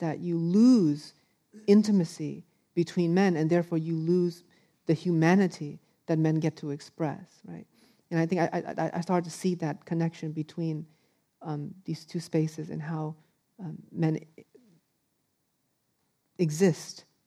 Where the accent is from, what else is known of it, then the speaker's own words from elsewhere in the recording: United States; as I grew up in America, I started to see these white men